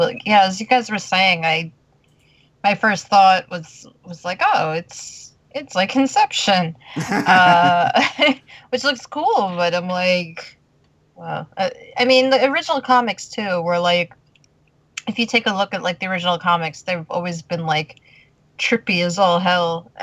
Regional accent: Staten Island, New York, United States; So, from my hometown.

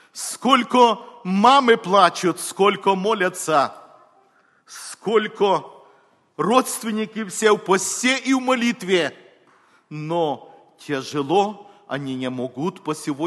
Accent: Ukraine; Можно сказать, я вырос на Украине, но нету детей, нету никого

